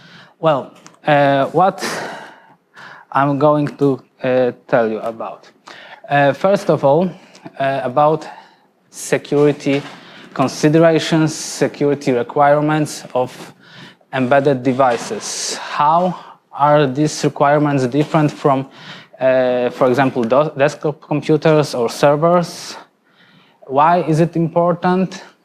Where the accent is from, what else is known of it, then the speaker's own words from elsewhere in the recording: Poland; now in Switzerland; I come from Poland, but currently I'm based in Switzerland.